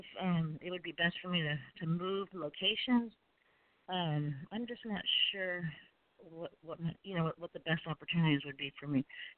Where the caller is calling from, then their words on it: San Diego, California, United States; I'm calling from San Diego.